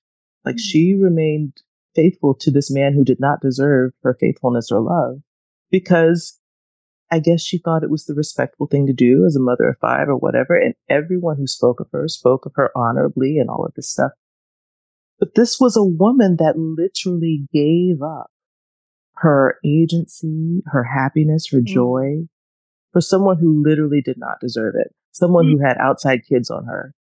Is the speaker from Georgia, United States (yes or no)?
yes; Atlanta, Georgia, United States; I'm not from New York, I'm from Atlanta. So whatever was already going on in New York, it hadn't reached Atlanta yet.